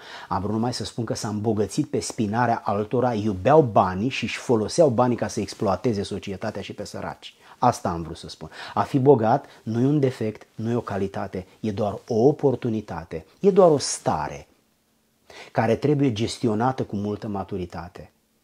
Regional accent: Giurgiu, Giurgiu County, Romania; În satul meu, pentru 21 de ani, în orașul meu Giurgiu, n-am știut că există biserici de pocăiți. Eu am crezut că toată România este ortodoxă.

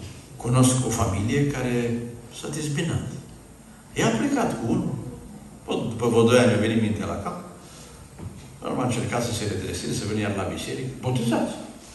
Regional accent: Apuseni Mountains, Romania; eu sunt moț de origine

